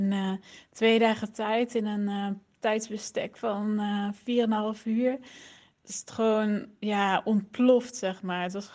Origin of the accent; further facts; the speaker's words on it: Arnhem, Gelderland, Netherlands; Ik ben 31 jaar en ik kom uit Arnhem.